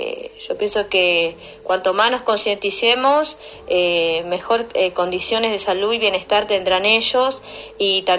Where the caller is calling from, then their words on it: Tigre, Buenos Aires Province, Argentina; de Tigre. Yo los escucho y es realmente interesante el tema.